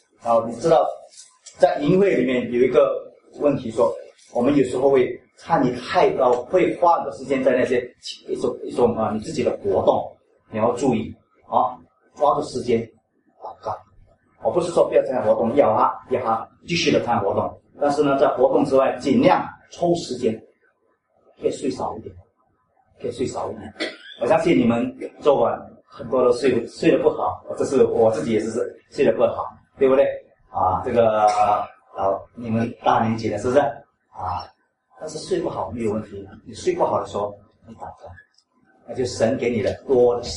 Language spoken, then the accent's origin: Chinese; China; 我们中国人讲我们是做牛做马